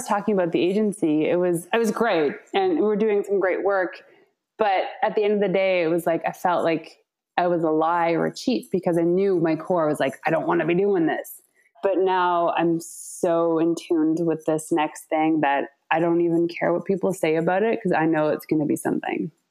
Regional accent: Ontario, Canada; And I'm from Ontario, and we're actually going to be moving back.

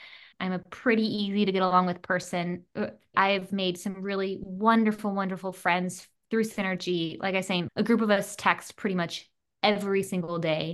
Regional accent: United States; We're a interracial couple. I'm here from America. My husband's from Malaysia.

